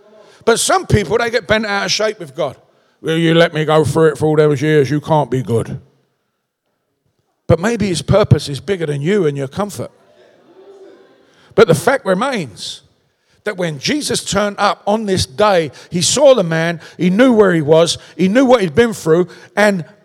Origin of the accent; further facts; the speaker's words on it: London, United Kingdom; accent: Cockney; So here am I. I'm an English guy from London with a strong Cockney accent who obviously, you know, is not a drug addict anymore, right?